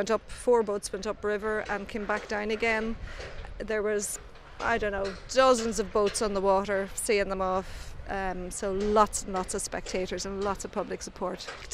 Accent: Derry, Northern Ireland, United Kingdom; I grew up in Derry, but I never sailed there.

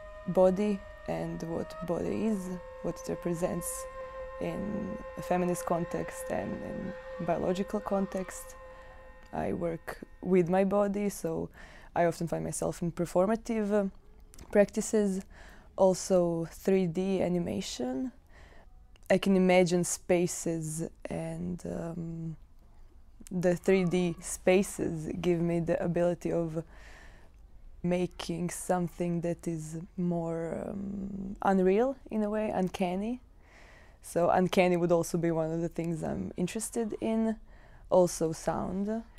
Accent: Zagreb, City of Zagreb, Croatia; I'm from Zagreb. I'm currently studying at Fine Arts Academy in Zagreb.

